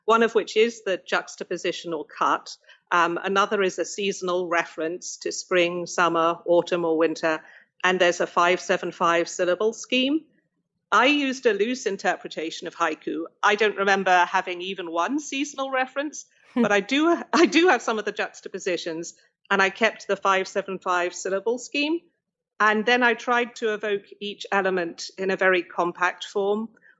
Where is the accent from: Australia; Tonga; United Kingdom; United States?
United Kingdom; I grew up in Britain and we specialized very early.